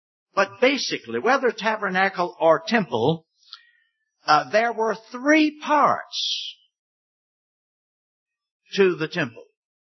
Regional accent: Richmond, Virginia, United States; I'm from Richmond.

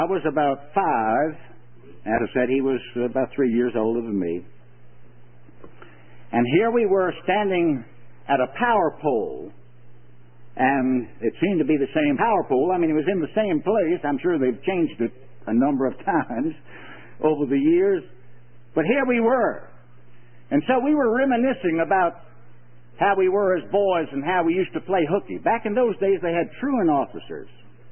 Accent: Richmond, Virginia, United States; Did I tell you Richmond is my hometown? Richmond, Virginia.

